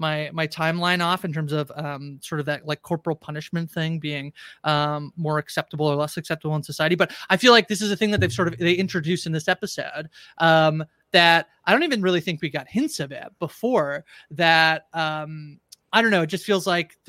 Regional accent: Canada; I'm a Canadian again, so I'm only going to speak to Canada.

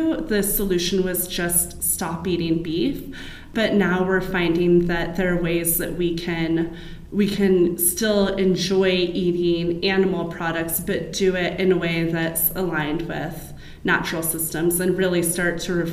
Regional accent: California, United States; And my home state, California, is doing a lot of this work.

